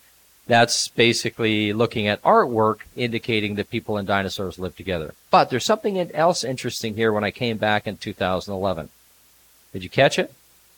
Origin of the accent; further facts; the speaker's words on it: Canada; I am a Canadian, by the way